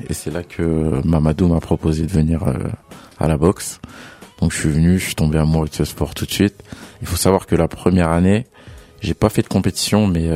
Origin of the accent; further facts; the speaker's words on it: Villiers-le-Bel, Île-de-France, France; Donc, je viens de Villiers-le-Bel.